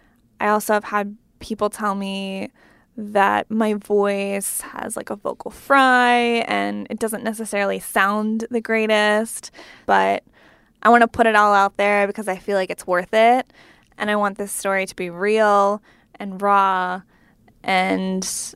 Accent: Pennsylvania, United States; now in Washington, United States; I'm from Pennsylvania, which is like 4 hours away from my new home and my new job in D.C.

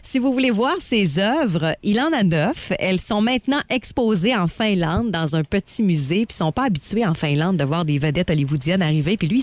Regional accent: Canada; un beau voyage n'importe où chez nous au Canada

